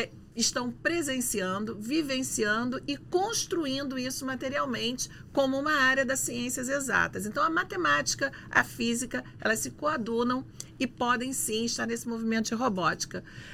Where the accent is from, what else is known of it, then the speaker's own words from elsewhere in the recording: Duque de Caxias, Rio de Janeiro, Brazil; ela é moradora da minha cidade, da minha terra natal, Duque de Caxias.